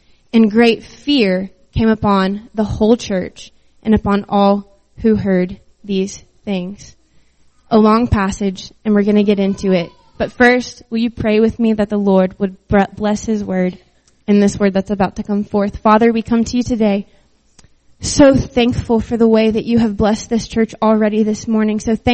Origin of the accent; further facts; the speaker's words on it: West Virginia, United States; Well, I was raised in West Virginia. I should not be scared of bugs the way that I am.